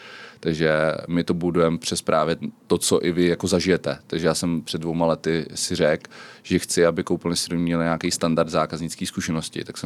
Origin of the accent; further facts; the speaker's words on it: Pardubice, Pardubice Region, Czechia; also born or lived in Hradec Králové / Rychnov nad Kněžnou; Pocházím, já říkám, že jsem Pardubák, Hradečák a jinak jsem se narodil v Rychnově nad Knížnou.